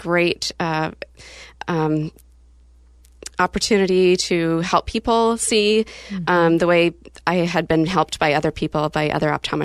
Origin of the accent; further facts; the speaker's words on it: Aberdeen, South Dakota, United States; now in Mount Angel, United States; I grew up in Aberdeen, South Dakota, born and raised there, and a very German-Russian heritage.